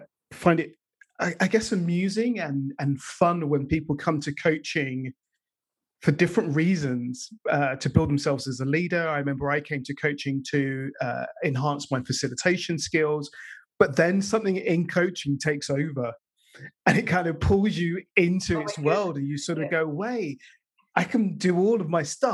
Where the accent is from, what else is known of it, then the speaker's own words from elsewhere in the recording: London, United Kingdom; growing up in North London, there was a kind of a sameness